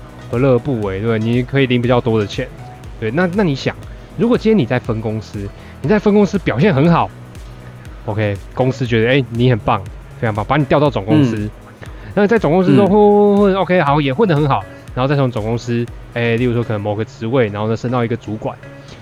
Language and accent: Chinese; Taichung, Taiwan; 假设好，我是台中人，我就以拿台中当例子。